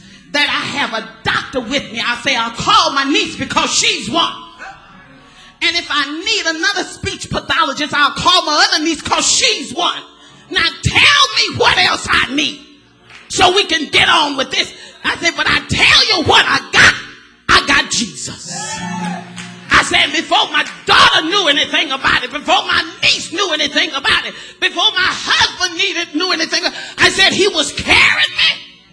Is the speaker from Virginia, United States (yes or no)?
no; Texas, United States; I'm from Texas. I know what Polly Pop is. I was brought up on Polly Pop.